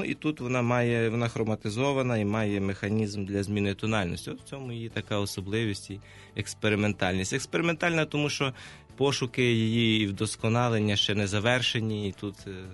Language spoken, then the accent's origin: Ukrainian; Ternopil Oblast, Ukraine; він народжений в селі Кальне, тоді ще Козівського району, так що мій земляк